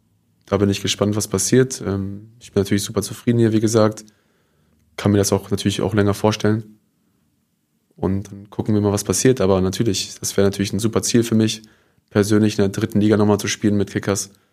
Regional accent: Oldenburg, Lower Saxony, Germany; Für mich als Oldenburger war das immer purer Hass.

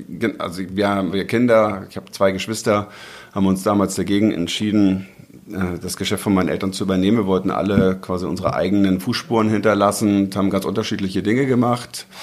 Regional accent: Morsum, Schleswig-Holstein, Germany; Ich bin ja hier in Morsum aufgewachsen.

